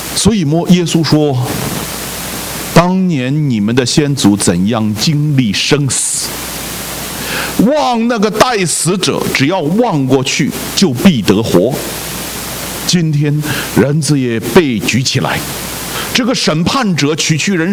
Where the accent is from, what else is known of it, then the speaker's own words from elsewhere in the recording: China; 近代我们中国人在这个有抗战，是吧？